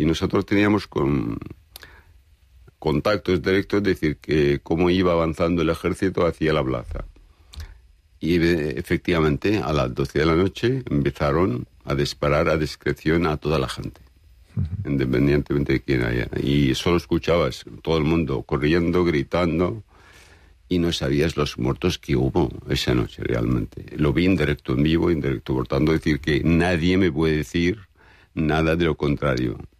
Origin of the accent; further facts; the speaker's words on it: Syria; Catalan is a second language; now in Spain; Soc més català que sirià.